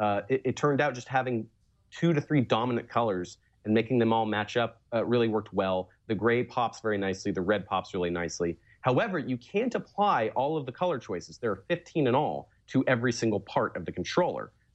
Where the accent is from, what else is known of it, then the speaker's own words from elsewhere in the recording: Ireland; because I'm an Irishman